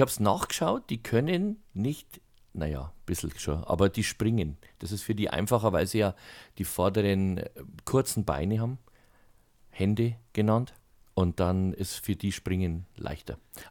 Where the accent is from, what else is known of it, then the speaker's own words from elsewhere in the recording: Bavaria, Germany; ich sage als Bayer, da kann man schon mal einschauen